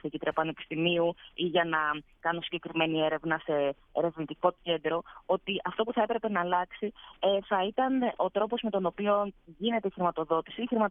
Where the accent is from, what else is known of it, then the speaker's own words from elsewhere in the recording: Greece; moved away as an adult; also born or lived in Barcelona, Spain; Λοιπόν, εγώ έφυγα από την Ελλάδα για πρώτη φορά το 2014, πρέπει να ήταν, το 2014 περίπου νομίζω, και πήγα στην Ισπανία για να κάνω το μεταπτυχιακό μου.